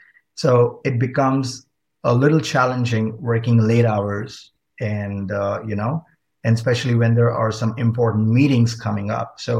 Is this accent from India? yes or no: yes; India; English is a second language; I personally know English, Hindi, and some regional languages of India, which is, of course, my mother tongue as well.